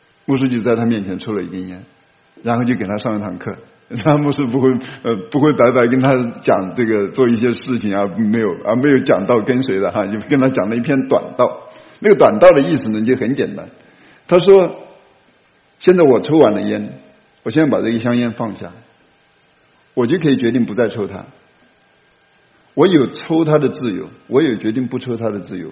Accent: China; 有的这个我们中国人说这个吃一堑长一智哈啊

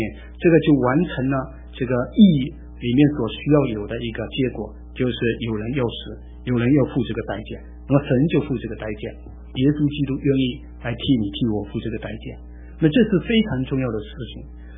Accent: China; 我们是中国人，爱中国人，这是正常，这没有错的哈

